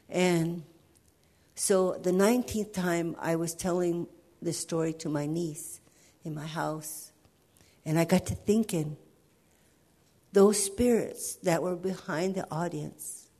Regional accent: California, United States; we come from Wiat area here, but we come from the World Renewal Religion.

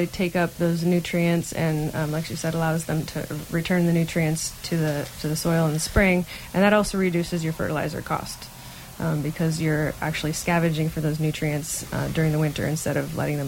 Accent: Midwest, United States; I'm from the Midwest, and I remember posting on Facebook once upon a time asking if anybody had used soil that I could have

